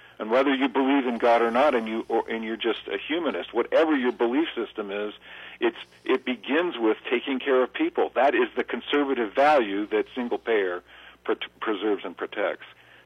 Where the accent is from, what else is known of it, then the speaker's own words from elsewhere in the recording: Utah, United States; Recently, in my home state of Utah, a very conservative state, the legislature refused to expand Medicaid.